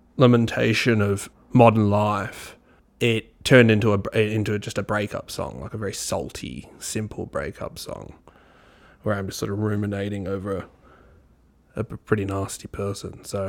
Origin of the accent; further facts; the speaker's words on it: Perth, Western Australia, Australia; from Perth, West Australia.